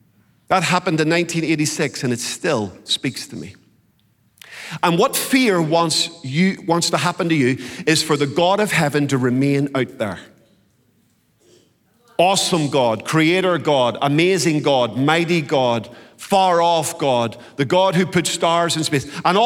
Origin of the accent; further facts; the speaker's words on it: United Kingdom; I'm British. We don't do this.